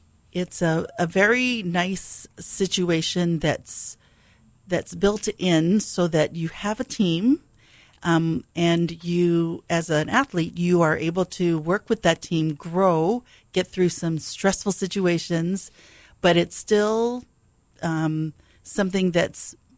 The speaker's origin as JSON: {"language": "English", "region": "Hawaii", "country": "United States", "tie": "born or raised there", "said": "Well, started at Kohoku campus. My parents were both teachers. We lived in the teacher cottages there. And so I grew up there till I was eight."}